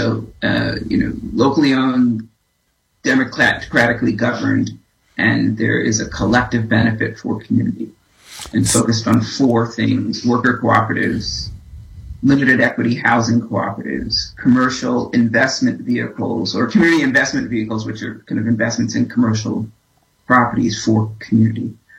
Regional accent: New York City, New York, United States; now in Chicago, United States; I'm originally from New York, and I still see that as home. I've been in Chicago 8 years, but I guess once a New Yorker, always a New Yorker. So that's where I spent most of my life.

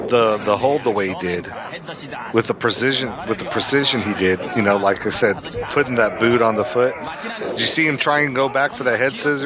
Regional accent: Texas, United States; I only know Dick Murdoch's from Texas because, well, I'm from Texas, and Texas is all that matters.

